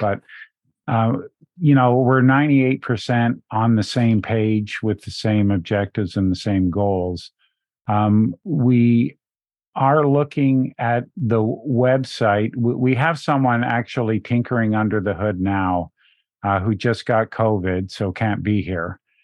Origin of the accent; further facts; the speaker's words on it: Canada; I'm from Canada